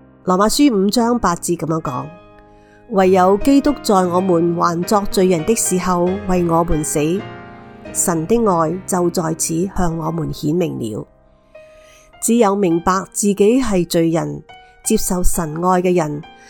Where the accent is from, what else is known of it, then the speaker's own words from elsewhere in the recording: Hong Kong; 我自己就是在狮子山下的大磡村出生，然后搬入去慈云山新村，一家八口就住在只有百多平方尺的单位。